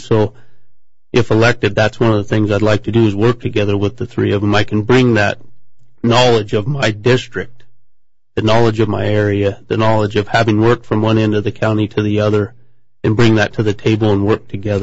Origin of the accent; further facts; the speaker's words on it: Brewster, Washington, United States; I was born in Brewster, Washington.